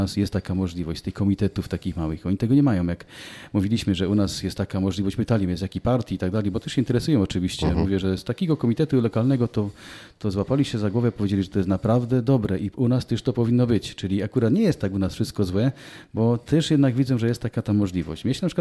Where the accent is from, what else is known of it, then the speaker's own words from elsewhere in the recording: Silesian Voivodeship, Poland; Ja w ogóle jestem takim typowym hanysem